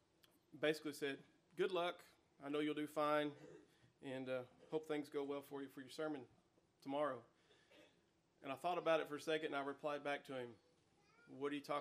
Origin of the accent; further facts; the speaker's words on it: McAlester, Oklahoma, United States; You know, when I was a kid, I grew up in McAllister, Oklahoma, and my mom was a school teacher.